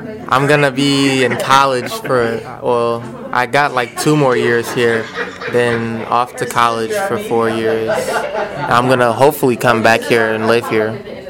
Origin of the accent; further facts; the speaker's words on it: Oakland, California, United States; I grew up in Oakland and I went to school in Oakland, lived in Oakland, and still, like, made it out, and I'm, like, African-American male, and I'm just want to be proud to say that I'm from Oakland